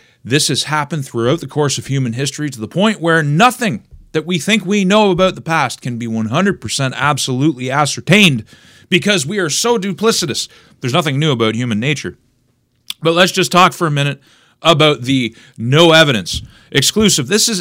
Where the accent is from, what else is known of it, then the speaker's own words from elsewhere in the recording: Canada; I'm Indigenous, I'm French, and I'm English. Altogether, I'm about as well-rounded a Canadian as you could possibly get.